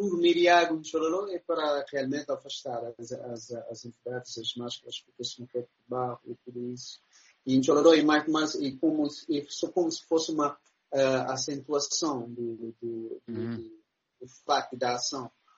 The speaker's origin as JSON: {"language": "Portuguese", "country": "Guinea-Bissau", "also_born_or_lived": "Senegal", "said": "meu pai é guinense, né? Sou guinense, minha mãe é de Cabo Verde, ok, nasci em Senegal, mas eu tenho uma ligação com o Guiné-Bissau"}